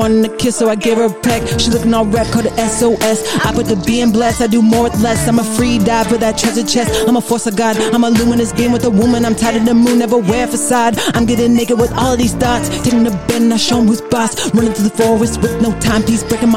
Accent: California, United States; I'm from Northern California, Sonoma County.

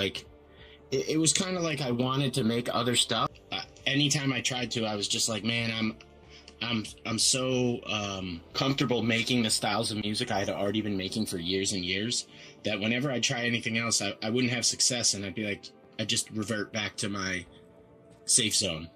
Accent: New Jersey, United States; I'm from New Jersey, USA.

